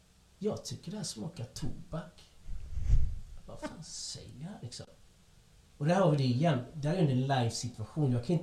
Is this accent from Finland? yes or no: no; Colombia; now in Sweden; Jag är från Colombia. Jag är kaffet.